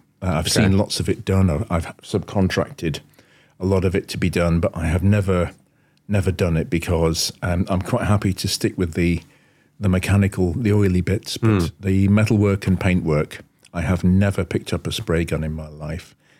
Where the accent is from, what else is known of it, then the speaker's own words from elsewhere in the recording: Wallasey, North West England, United Kingdom; when I was 21, I actually left and set up on my own in Wallasey, my hometown, doing esoteric cars.